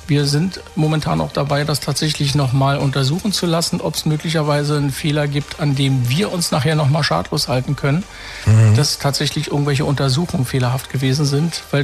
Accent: Kleinmachnow, Brandenburg, Germany; Also ich komme aus der Region, Teltow, Klein-Machnow, Stahnsdorf, wenn man so will. Bin in Klein-Machnow groß geworden, habe da meine Kindheit verbracht, bin seit 1983 in Teltow wohnhaft.

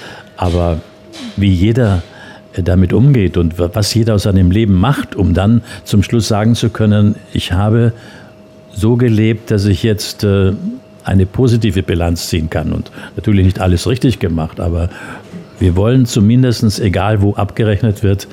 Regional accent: Austria; ich bin ja am Land aufgewachsen in Österreich, bei den Großeltern oft gewesen

